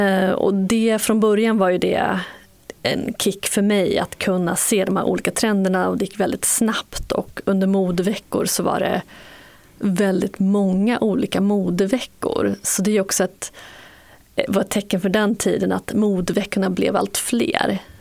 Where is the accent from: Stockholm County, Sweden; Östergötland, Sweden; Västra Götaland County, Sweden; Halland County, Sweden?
Västra Götaland County, Sweden; Skara; När jag växte upp i Skara så var jag väldigt fascinerad av olika populärkulturer